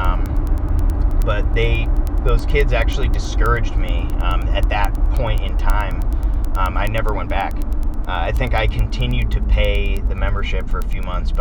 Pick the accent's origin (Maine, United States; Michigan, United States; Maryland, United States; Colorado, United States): Maine, United States; Saco; I grew up here in Maine. Okay. Yeah, I grew up in Saco, and then I moved around, but I ended up coming back when I was 15.